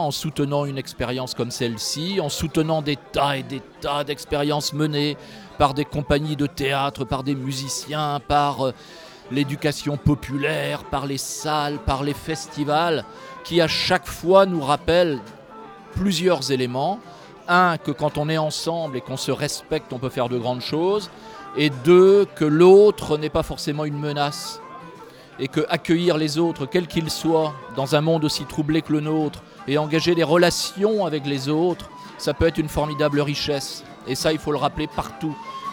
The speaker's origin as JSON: {"language": "French", "region": "Brittany", "country": "France", "said": "On est de Bretagne et du monde."}